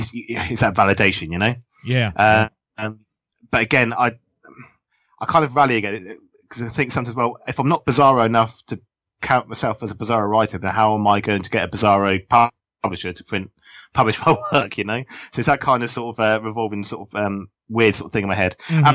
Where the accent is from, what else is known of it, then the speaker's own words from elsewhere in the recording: United Kingdom; being a British bizarro author is, I say, there's not many of us over here.